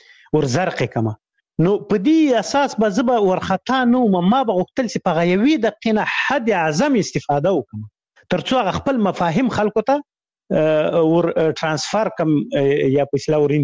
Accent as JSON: {"language": "Pashto", "region": "Khyber Pakhtunkhwa", "country": "Pakistan", "tie": "born or raised there", "said": "شمشتو مهاجرینو کمپ اوس هغه دی هغه پخواني جهادي رهبرانو ندیو رهبر کمپ مشهور کمپ زه په غو کې لوی سوی یم"}